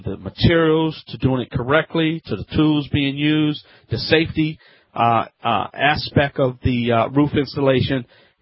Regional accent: Louisiana, United States

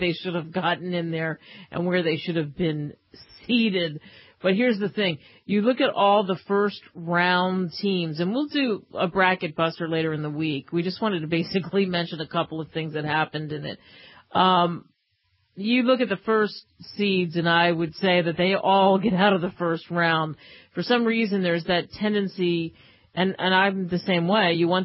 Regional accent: United States; happened to be broadcasting from where I grew up in the Philadelphia, South Jersey area

